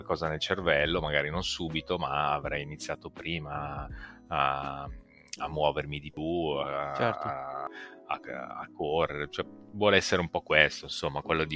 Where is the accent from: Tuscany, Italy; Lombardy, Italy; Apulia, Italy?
Lombardy, Italy; Bergamo; also born or lived in Milan; now in Genoa, Italy; io, a parte che sono originario di Bergamo, poi ho vissuto a Milano e un po' all'estero, adesso vivo a Genova, e in particolare vivo a Genova Nervi, che diciamo è una delle estremità, l'estremità del Levante